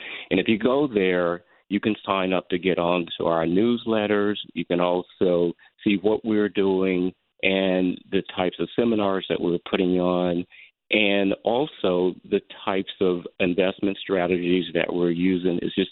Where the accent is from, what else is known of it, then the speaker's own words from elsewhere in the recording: Myrtle Beach, South Carolina, United States; Yeah, you know, my roots are from South Carolina. I'm from Myrtle Beach.